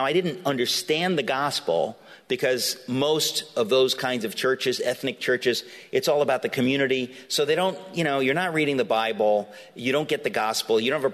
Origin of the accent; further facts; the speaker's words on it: Danbury, Connecticut, United States; And so a lot of it is growing up in the Greek community. When we moved to Danbury, Connecticut, but growing up in the Greek community, I meant to say is that because my mother's German, at home, we spoke English